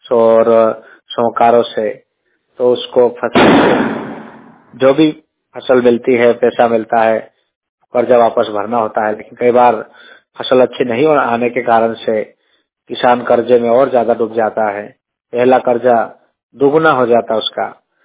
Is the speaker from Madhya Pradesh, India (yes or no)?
yes; Pati, Madhya Pradesh, India; और मैं बड़वानी जिले के पाटी तहसील का निवासी हूँ।